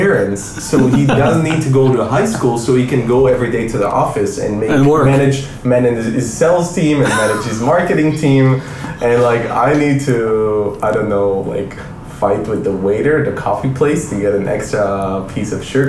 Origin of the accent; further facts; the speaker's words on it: Israel; But I come from Israel, which is 8 million people that lives in that country, very small country.